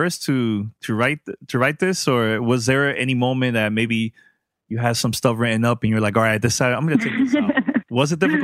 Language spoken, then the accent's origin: English; New York, United States; now in Miami, United States; when I'm originally from New York. Now I'm here in Miami